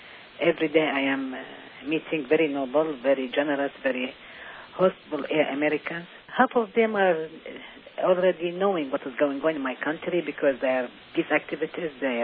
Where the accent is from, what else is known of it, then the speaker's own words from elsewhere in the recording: Kirkuk, Kirkuk Governorate, Iraq; moved away; And just this morning, my mom called me from Kirkuk. I'm originally from Kirkuk.